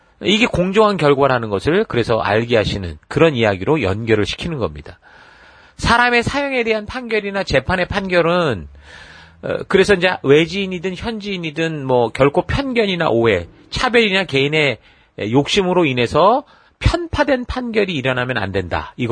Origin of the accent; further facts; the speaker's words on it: South Korea; now in Australia; 우리는 한국인으로서 지금 호주에서 우리 사회가 미국과 같이 다양한 그 다민족 국가의 현실 속을 살아가고 있는데